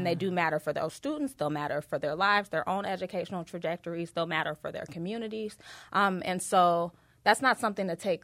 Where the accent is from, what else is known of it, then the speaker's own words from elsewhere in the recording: Detroit, Michigan, United States; Well, I grew up in Detroit, so I attended public school in Detroit. After that, I moved on to New York